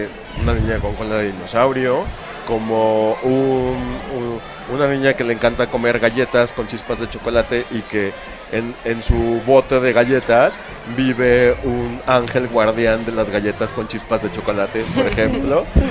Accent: Guadalajara, Jalisco, Mexico; Yo soy de aquí de Guadalajara

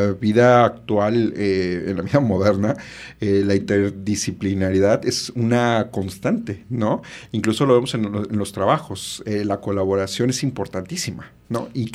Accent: Mexico; aquí como buen mexicano siempre lo dejamos todo al último

